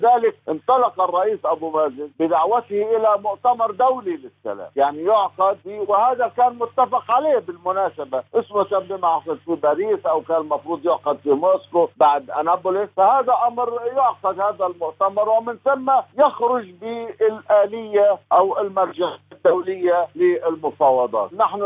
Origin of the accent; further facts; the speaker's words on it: Palestine; نحن كفلسطينيين لم نركن على أحد أن يحرر لنا فلسطين أو يعيد لنا حقوق